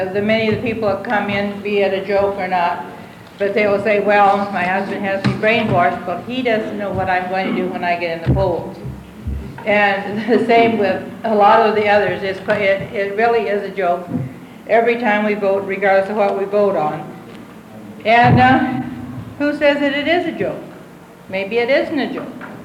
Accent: Albany, United States; I am from Albany.

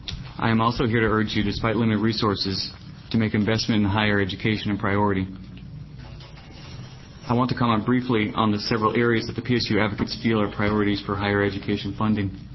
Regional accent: Portland, Oregon, United States; I was born and raised in Portland. I'm a product of the Portland school system, graduating from Grant High School.

